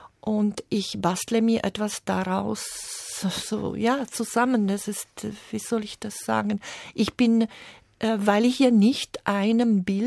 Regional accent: Slovakia; now in Vienna, Austria; Dann komme ich aus der Slowakei, aus dieser Homogenität, komme ich nach Wien und da kommen mir ein paar Türken entgegen und da atme ich tief heimisch in der Fremde.

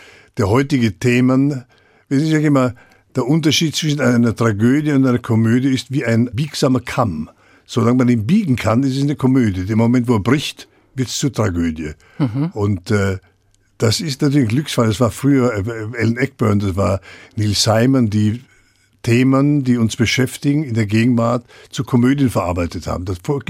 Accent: Vienna, Austria; Nur komme ich aus Wien, ich bin ja Wiener.

